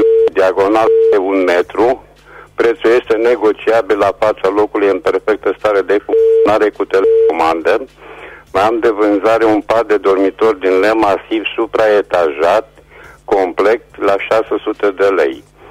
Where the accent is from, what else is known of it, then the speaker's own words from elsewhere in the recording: Reșița, Caraș-Severin, Romania; sunt din Reșița și revin și eu cu unele anunțuri.